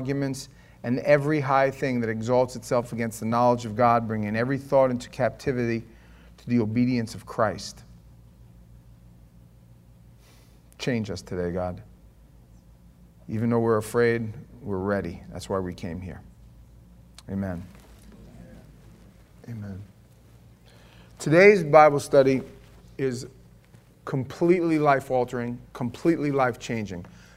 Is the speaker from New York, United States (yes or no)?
yes; New York, United States; Growing up in New York, oh, the born againers? Oh, we knew about them born againers.